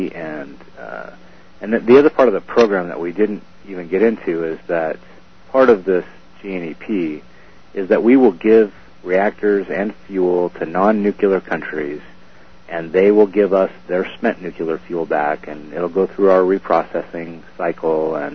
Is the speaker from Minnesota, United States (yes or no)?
no; Santa Cruz, California, United States; I'm kind of an environmentalist at heart. I guess growing up in Santa Cruz, it sort of clings to you like a disease or something.